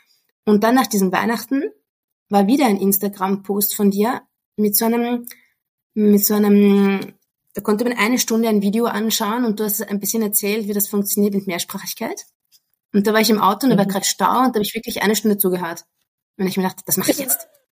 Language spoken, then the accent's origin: German; Vienna, Austria; first language de; ich bin 40. Ich bin Österreicherin, gebürtige Österreicherin, bin in Wien aufgewachsen und bis zu meinem 26. Lebensjahr war ich in Wien. Ich war komplett einsprachig, meine ganze Familie spricht eigentlich nur Deutsch.